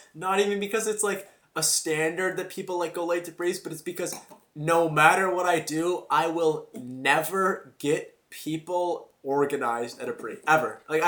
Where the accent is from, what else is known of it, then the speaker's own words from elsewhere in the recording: New York, United States; We told them we're from New York and that we're Americans.